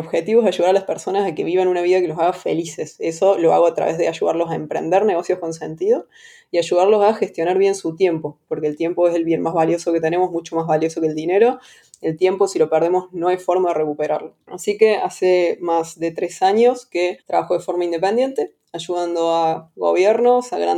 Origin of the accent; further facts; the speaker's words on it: Córdoba, Argentina; moved away as an adult; now in Buenos Aires, Argentina; soy de Córdoba, centro de Argentina. Cuando tenía 24 o 25, por ahí me fui a ir a Buenos Aires.